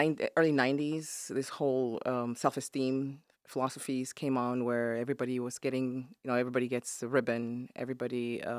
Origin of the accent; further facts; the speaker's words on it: Spain; also born or lived in Germany; now in Michigan, United States; parents are originally from an island country of West Africa called Equatorial Guinea. And I was born in Spain, went to school in Germany, of course, also Spain, and then ended up here for my university studies.